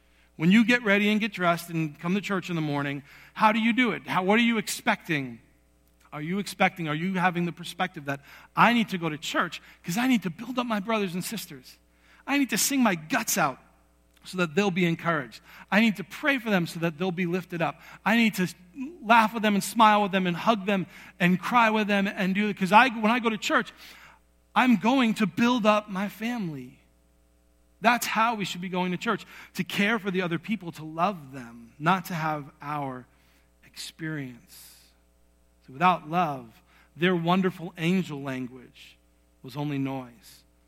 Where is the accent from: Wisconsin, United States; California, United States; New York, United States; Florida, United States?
New York, United States; And I remember growing up in New York as a kid, especially experiencing people who seemed to me to be so spiritually sound, so powerful.